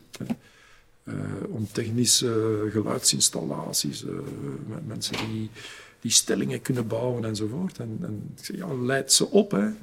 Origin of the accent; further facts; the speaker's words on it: Belgium; Hoe zouden we zelf als Belg zijn als we pakweg in Somalië gaan wonen?